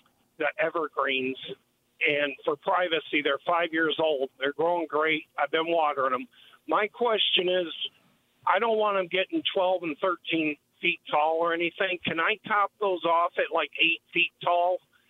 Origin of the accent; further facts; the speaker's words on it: Michigan, United States; now in Eau Claire, United States; Well, I'm a truck driver in Eau Claire right now, but I'm from Michigan.